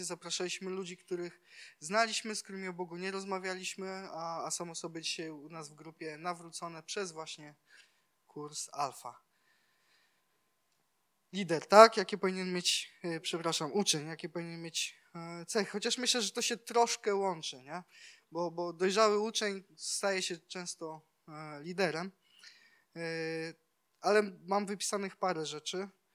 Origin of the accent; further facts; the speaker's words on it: Praszka, Opole Voivodeship, Poland; jesteśmy z Praszki, z mojego miasta